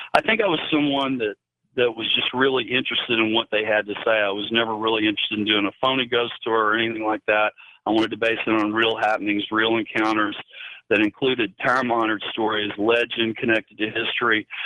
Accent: Houston, Texas, United States; born there; I was born in the Heights in Houston, Texas.

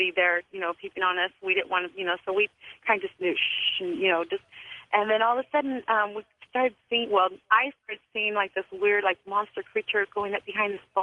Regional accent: Fresno, California, United States; I'm from Fresno, California.

